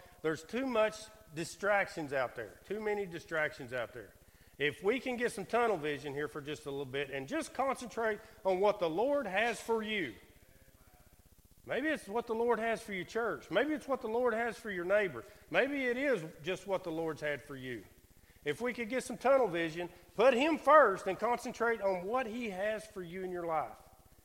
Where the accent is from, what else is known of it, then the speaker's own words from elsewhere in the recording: Emory Heights, United States; I grew up in Emory Heights, so I know some things about you guys too.